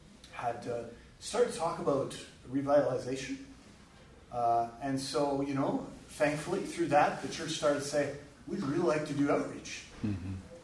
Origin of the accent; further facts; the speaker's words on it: Ontario, Canada; We came from Northern Ontario, and so we got here just before COVID